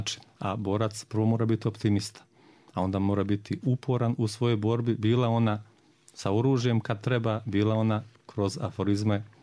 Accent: Trnjaci, Republika Srpska, Bosnia & Herzegovina; Kad sam ja kao dijete potekao u Trnjacima, učio školu u kojoj su 4 odjeljenja bila u jednoj učionici

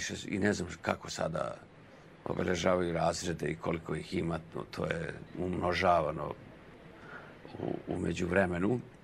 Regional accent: Senta, Vojvodina, Serbia; born there; pošto sam imao to pokriće da sam rođen u Senti

